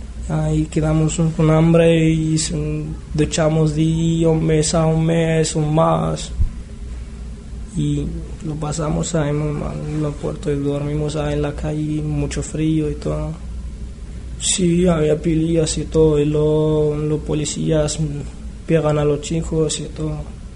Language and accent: Spanish; Morocco; now in Spain; Estamos contentos ahí porque nosotros vinimos de Marruecos, no tenemos ni familia ni nada.